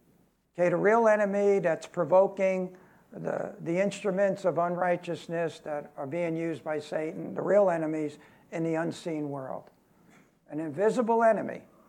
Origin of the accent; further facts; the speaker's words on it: Brooklyn, New York, United States; I could say that I'm from Brooklyn, where my whole neighborhood was mafia when I grew up. Well, if you weren't Italian, you were in trouble, you know? That was Brooklyn.